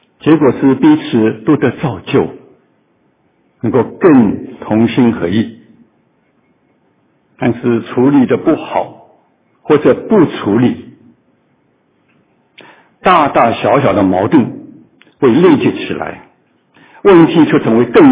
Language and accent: Chinese; China; 而像我们中国人说，家丑不能外扬